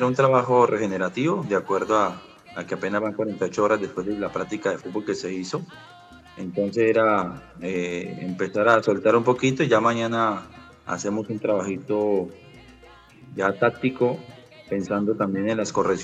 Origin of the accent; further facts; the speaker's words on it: Valle del Cauca, Colombia; Bueno, por la región que yo soy, que soy del Valle del Cauca